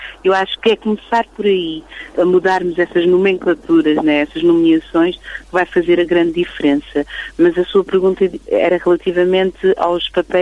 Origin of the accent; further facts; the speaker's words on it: Portugal; born there; a minha mãe é, nasceu em Angola, o meu pai é da Guiné-Bissau, mas eu nasci em Portugal.